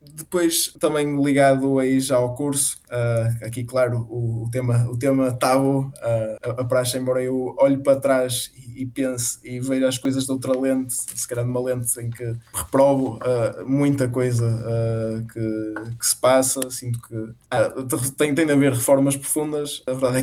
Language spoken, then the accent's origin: Portuguese; Braga, Portugal; Eu nasci e cresci em Braga, depois também andei na universidade em Braga e tudo isso.